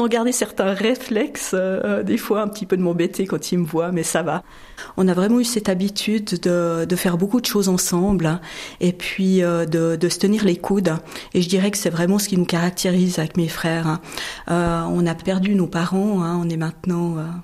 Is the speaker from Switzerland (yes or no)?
yes; Payerne, Vaud, Switzerland; now in Geneva, Switzerland; je viens en fait de Payerne, donc dans le Gros de Vaud, et c'est là que j'ai vécu en fait jusqu'à mes 13 ans. Et ensuite, je suis venue, quand mes parents ont divorcé, d'ailleurs, vivre à Genève avec ma mère et mes frères.